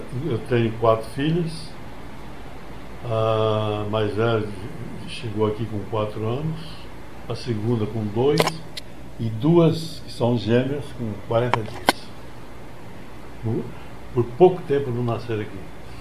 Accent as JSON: {"language": "Portuguese", "town": "Mandaguari", "region": "Paraná", "country": "Brazil", "tie": "born or raised there", "also_born_or_lived": "Cambará", "said": "Eu nasci em Cambará, no Norte Velho do Paraná, em 1908."}